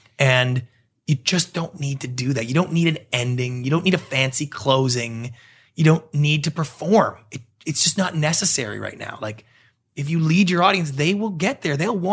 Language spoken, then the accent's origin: English; Canada; moved away as an adult; now in Los Angeles, United States; I'm a Canadian.